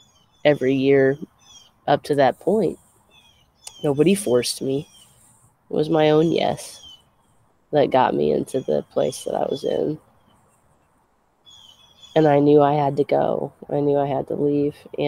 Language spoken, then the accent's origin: English; Modesto, California, United States; moved away as an adult; I am from the Central Valley, California. I'm from Modesto, California, and I lived, born and raised, lived the first 25 years of my life in California